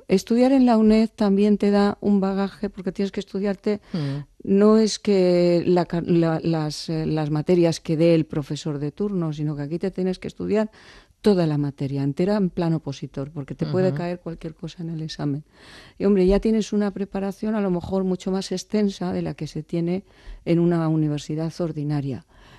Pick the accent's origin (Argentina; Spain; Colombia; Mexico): Spain; Zarzuela del Pinar, Castile and León; also born or lived in Valdepeñas; viví primero en mi pueblo, Zarzuela del Pinar, en Segovia, y luego de ahí me pasé a Valdepeñas.